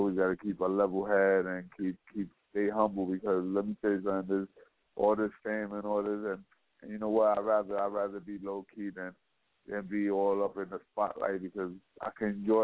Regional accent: Puerto Rico; also born or lived in New York, United States / Virginia Beach, United States; I was born in New York. I lived in Puerto Rico all my life. My last year of high school, I was in Virginia Beach.

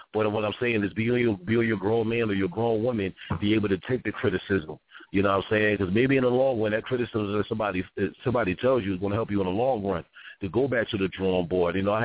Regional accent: Philadelphia, Pennsylvania, United States; I'm originally from Philly. I'm back in Philly as we speak.

